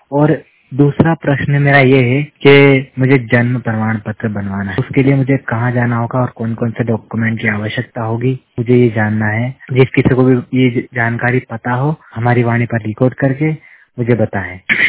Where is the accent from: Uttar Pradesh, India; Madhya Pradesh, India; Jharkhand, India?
Madhya Pradesh, India; मैं मध्य प्रदेश के तुजागुर क्षेत्र का रहने वाला हूँ।